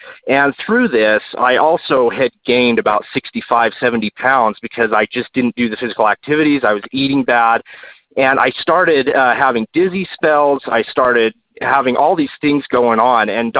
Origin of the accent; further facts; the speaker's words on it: Salt Lake City, Utah, United States; I'm from Salt Lake City, Utah. I'm a 36-year-old father of 4 little girls.